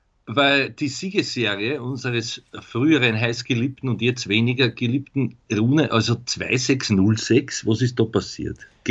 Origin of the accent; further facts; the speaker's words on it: Austria; Jetzt haben wir am Kitzbühel bei uns in Österreich